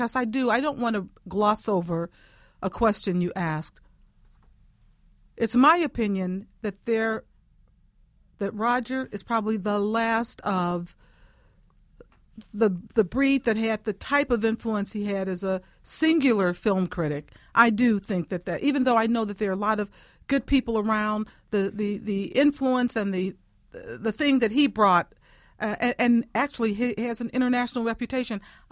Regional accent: Chicago, Illinois, United States; Well, I'm from Chicago, and so their show started on WTTW in Chicago.

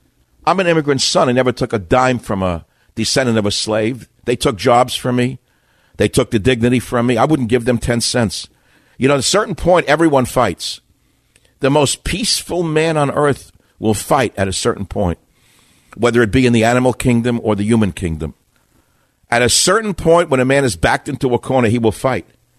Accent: New York, United States; I'm from New York. I know what pieces of garbage are.

